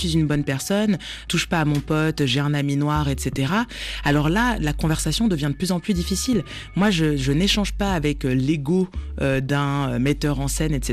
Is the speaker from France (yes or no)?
yes; France; now in Montreal, Canada